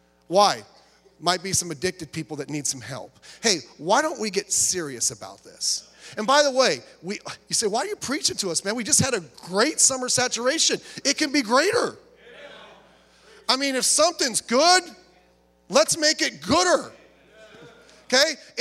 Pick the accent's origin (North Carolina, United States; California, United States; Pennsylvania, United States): California, United States; Long Beach; That's where I was born. I grew up in Long Beach. Lifelong Long Beachian. Except for the years I spent at Bible college and the 1 year, which seemed like 100 years, we spent in Florida.